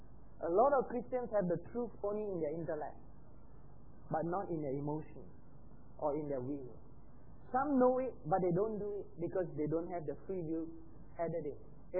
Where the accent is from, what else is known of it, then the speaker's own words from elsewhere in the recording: Johor Bahru, Johor, Malaysia; When I came to my hometown, Johor Bahru